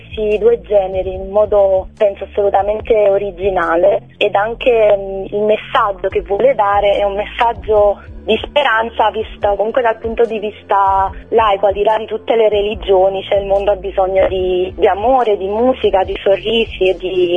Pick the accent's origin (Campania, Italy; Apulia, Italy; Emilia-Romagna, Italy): Campania, Italy; Vietri sul Mare; now in Castellammare di Stabia, Italy; io poi sono di Vietri sul Mare, trasferita a Castellammare